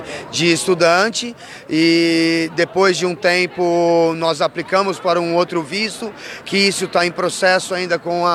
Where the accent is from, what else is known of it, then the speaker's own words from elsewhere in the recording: Descalvado, São Paulo, Brazil; Nós somos de Descalvado, interior de São Paulo. E uma cidade pequena de 35 mil habitantes, mas depois se mudamos para São Paulo